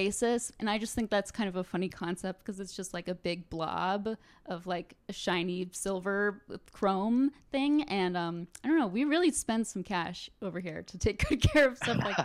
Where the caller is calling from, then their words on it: Chicago, Illinois, United States; Oh, I am calling from Chicago.